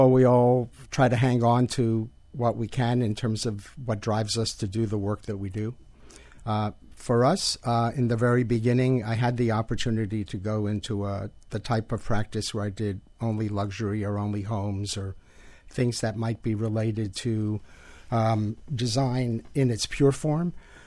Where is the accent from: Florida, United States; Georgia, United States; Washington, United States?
Florida, United States; Miami Beach; I grew up on Miami Beach. My father died when I was young. I was raised by my mom.